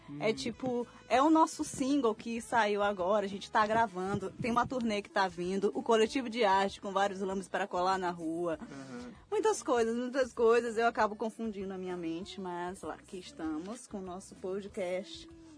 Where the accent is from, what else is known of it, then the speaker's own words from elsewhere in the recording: São Luís, Maranhão, Brazil; now in São Paulo, Brazil; Eu não sou daqui de São Paulo, eu e Luiz, nós não somos de São Paulo, ele é de Brasília e eu sou de São Luís, Maranhão.